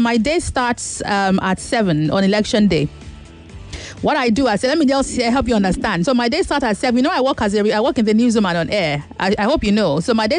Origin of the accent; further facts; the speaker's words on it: Middle Belt, Nigeria; An enemy of the state tagged Obedient Movement as tribal, but I'm not Igbo. I'm from the Middle Belt and I support Peter Obi because he is prudent.